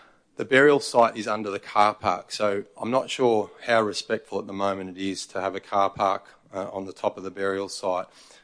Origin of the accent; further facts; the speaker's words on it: Mildura, Victoria, Australia; I come from Mildura, and I want to see more regional produce showcased at our market.